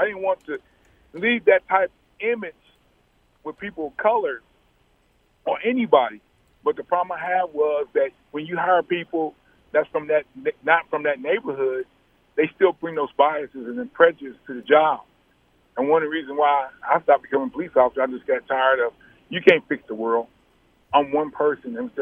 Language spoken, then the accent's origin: English; Kansas City, Missouri, United States; I grew up in inner city. I grew up in Kansas City. I grew up at 3112 Chestnut.